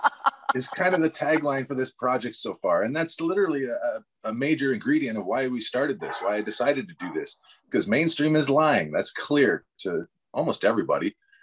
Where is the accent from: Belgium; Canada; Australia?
Canada; Tillsonburg, Ontario; born there; now in Toronto, Canada; I was born in a little town called Tillsonburg, about an hour and a half from here.